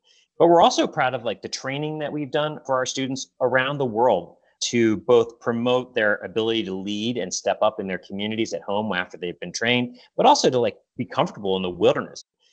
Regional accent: Baltimore, Maryland, United States; I was a kid from Baltimore, Maryland, and it absolutely changed the trajectory of my life.

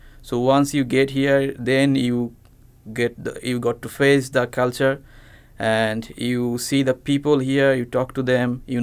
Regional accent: Bangladesh; I'm from Bangladesh. It's a small country in Southeast Asia.

